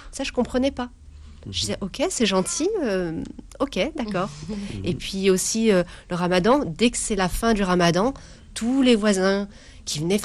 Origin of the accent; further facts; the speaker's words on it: Vénissieux, Auvergne-Rhône-Alpes, France; Oui, je suis née au Minguette. C'est une banlieue de Vénissieux, enfin à Vénissieux, une banlieue de Lyon.